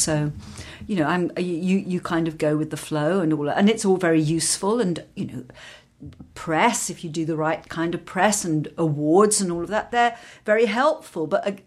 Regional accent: England, United Kingdom; I suppose the difference is partly growing up in England and not growing up in the States, where that kind of facial work has been much more prevalent.

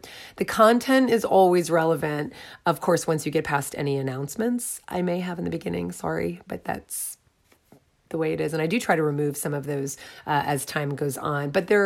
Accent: United States; In the United States, my home country, COVID-19 has claimed the lives of 131,120 Americans.

